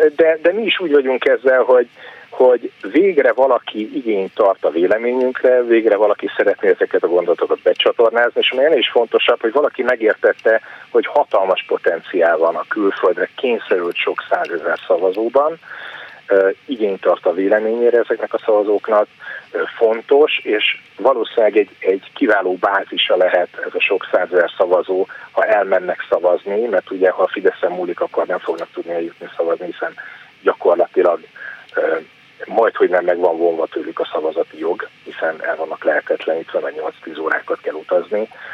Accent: Hungary; ezt mi is érzékenyen figyeljük külföldi magyarként

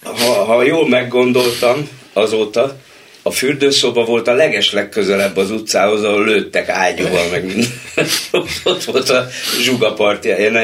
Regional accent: Budapest, Hungary; Annyira, hogy én ott nőttem föl.

